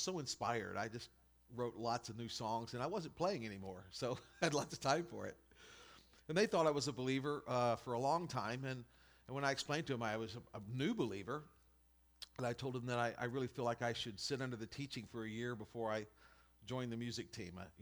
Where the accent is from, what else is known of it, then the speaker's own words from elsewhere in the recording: Vidor, Texas, United States; I was expecting the kind of religious spirits that I saw growing up in Vidor.